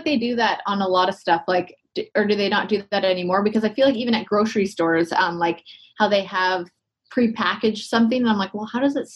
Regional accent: Canada; Oh, I say pasta because I'm Canadian.

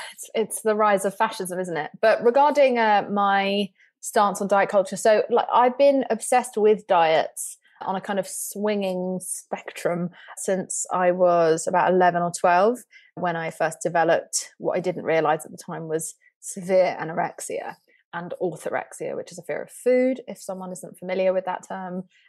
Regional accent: England, United Kingdom; But I'm English. I have a resting sad face.

